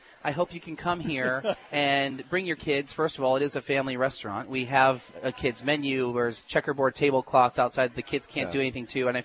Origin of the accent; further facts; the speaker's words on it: Warwick, Rhode Island, United States; born there; I was born in Warwick